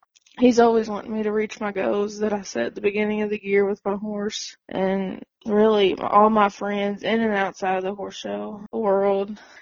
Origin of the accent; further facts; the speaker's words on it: Henderson, Kentucky, United States; I'm from Henderson, Kentucky. I go to Henderson Community College. I'm 18.